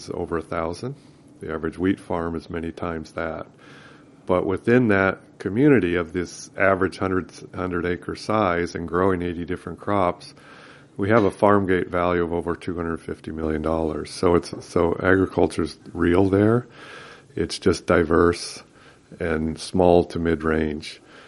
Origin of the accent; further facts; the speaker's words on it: Cupertino, California, United States; So I grew up in Cupertino in the Bay Area. It was a suburb of San Francisco.